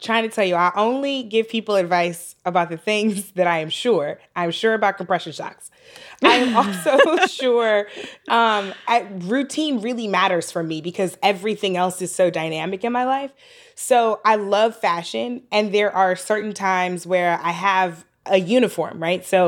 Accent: St. Louis, Missouri, United States; watching it on this tiny television in the kitchen when I was growing up in St. Louis.

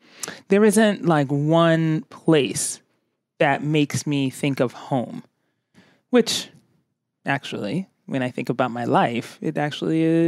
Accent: Colorado Springs, Colorado, United States; also born or lived in Ghana; when we moved from Ghana to Colorado Springs, Colorado, which if I were to call any place home, that would be home.

